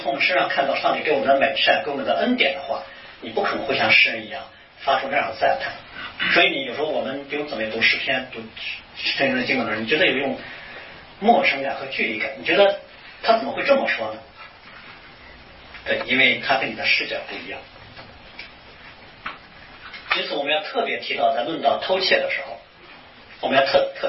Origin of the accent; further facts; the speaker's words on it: China; 这句话从某个角度而言不是属于我们中国人的